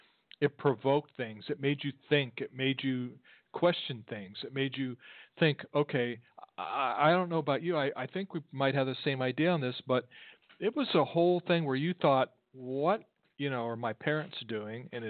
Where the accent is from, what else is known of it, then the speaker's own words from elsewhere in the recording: Columbus, Ohio, United States; I think when I'm from the Columbus, Ohio area